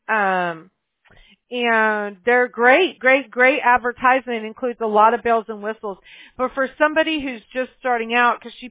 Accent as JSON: {"language": "English", "town": "Mobile", "region": "Alabama", "country": "United States", "tie": "born there", "said": "My brother was born in Huntsville. I was born in Mobile."}